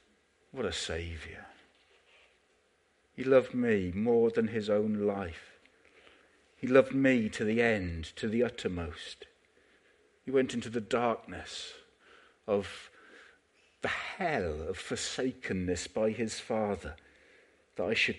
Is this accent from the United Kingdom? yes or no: yes; Bradford-on-Avon, South West England, United Kingdom; He was walking through my hometown in Bradford-on-Avon back in the 1980s.